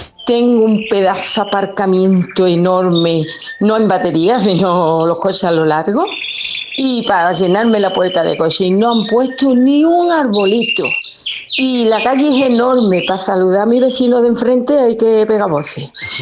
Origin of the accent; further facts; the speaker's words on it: Dos Hermanas, Andalusia, Spain; de Dos Hermanas.